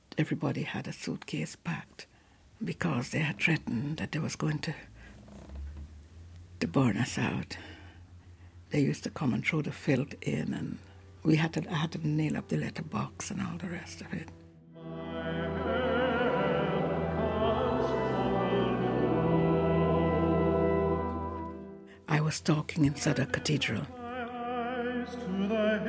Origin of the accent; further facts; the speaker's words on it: Guyana; now in Lewisham, United Kingdom; I said, I was born and brought up in British Guiana.